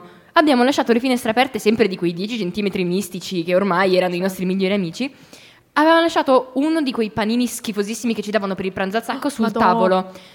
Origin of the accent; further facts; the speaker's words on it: Agra, Ticino, Switzerland; mi chiesero da dove venissi e io risposi sono di Agra.